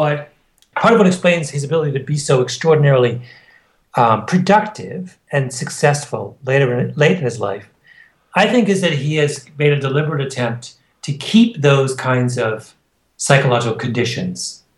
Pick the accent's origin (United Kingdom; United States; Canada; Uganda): Canada; And I say that as a Canadian, so I'm biased in this matter.